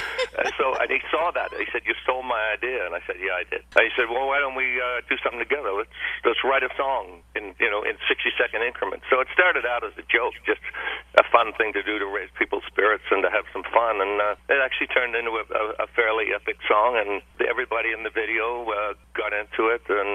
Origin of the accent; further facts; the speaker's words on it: Australia; actually I'm from Australia